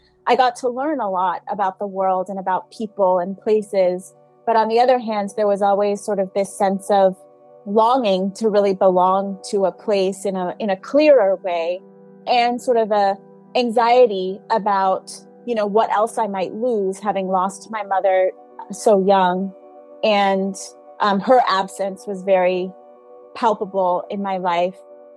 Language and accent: English; Dar es Salaam, Tanzania; born there; So I was born in Dar es Salaam, Tanzania, and I was born there because my father worked for a UN agency. My father was from Ghana, and my mother is Armenian American